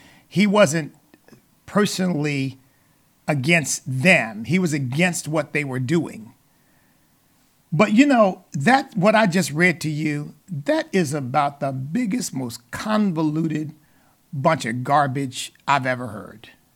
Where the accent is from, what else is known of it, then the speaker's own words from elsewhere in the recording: United States; Now, here again, I am an American of African ancestry. I have brown skin. I have lived on this earth and in this country for 69 years.